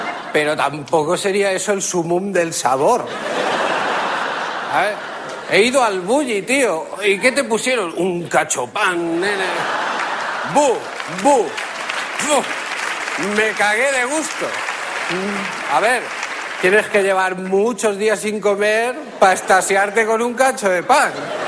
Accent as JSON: {"language": "Spanish", "region": "Catalonia", "country": "Spain", "said": "Mira, somos así los catalanes."}